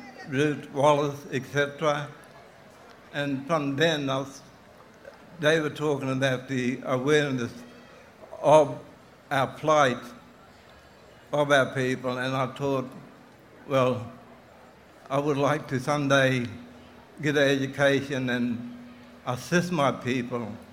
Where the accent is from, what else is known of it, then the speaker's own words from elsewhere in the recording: Yarrabah, Queensland, Australia; However, we, growing up in Yarrabah, I found it like, I used to come across from Yarri to the KSI for about 3 months until my father got a job on Palmer Island.